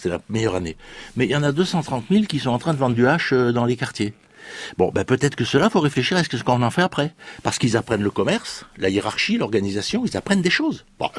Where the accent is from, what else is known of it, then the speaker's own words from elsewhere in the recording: Marseille, Provence-Alpes-Côte d'Azur, France; Moi je suis marseillais, enfin j'habite à la campagne, mais je suis très marseillais, j'ai été élu à Marseille.